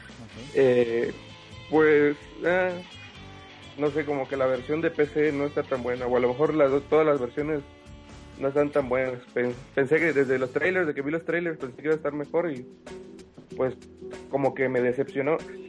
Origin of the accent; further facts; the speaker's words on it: Veracruz, Mexico; now in Mexico City, Mexico; Pues somos de Veracruz los dos, pero. Yo vivo ahorita en el Distrito Federal, en la Ciudad de México